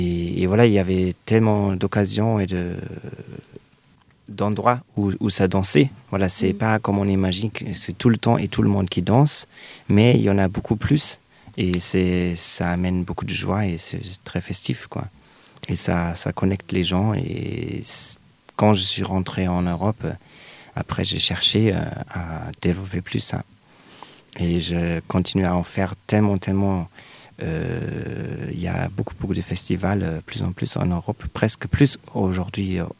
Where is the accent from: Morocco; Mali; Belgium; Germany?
Germany; French is a second language; also born or lived in Brazil; now in France; Alors, pour répondre, non, moi je suis allemand.